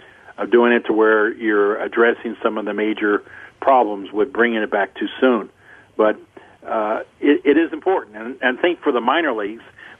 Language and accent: English; Los Angeles, California, United States; I know for me growing up in Los Angeles before they had a major league team, my heroes initially were minor league players.